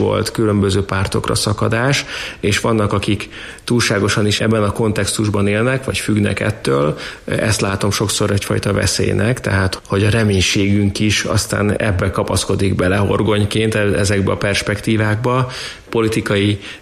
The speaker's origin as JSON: {"language": "Hungarian", "country": "Hungary", "said": "magyarként úgy szoktuk magunkat definiálni, hogy milyen busongó nép vagyunk"}